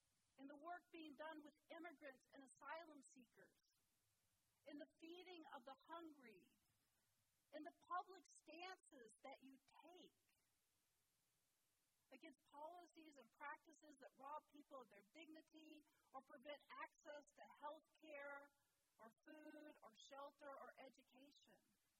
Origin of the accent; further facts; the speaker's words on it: Sonoma, California, United States; because I'm from Sonoma